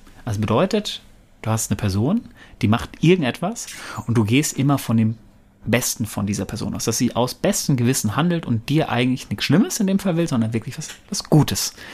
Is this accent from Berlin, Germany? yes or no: no; Bochum, North Rhine-Westphalia, Germany; Bochum, ich komme aus